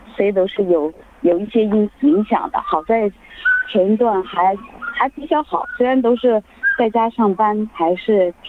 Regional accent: China; 你就像我是中国来

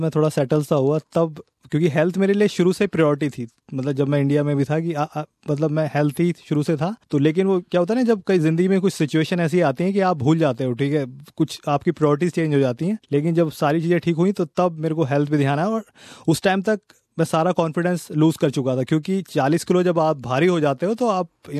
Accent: Delhi, India; moved away as an adult; दिल्ली में मैं पला बड़ा हूँ तो थोड़ा सा मैं शुरू से एक्टिव था

